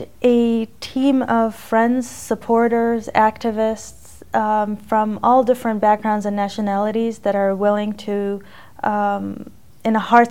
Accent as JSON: {"language": "English", "country": "United States", "tie": "born or raised there", "said": "I'm a female, that's because I grew up in the States"}